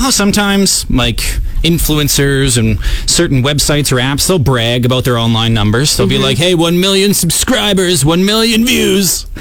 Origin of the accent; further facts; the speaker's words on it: Saskatchewan, Canada; we're both from Saskatchewan.